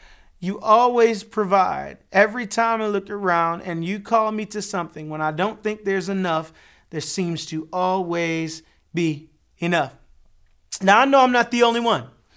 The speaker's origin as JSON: {"language": "English", "town": "Detroit", "region": "Michigan", "country": "United States", "said": "I'm from Detroit."}